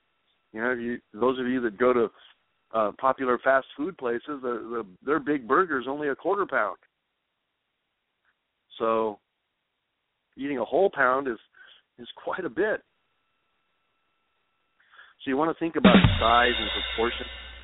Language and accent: English; New Mexico, United States; And I know you and I know we're both from New Mexico.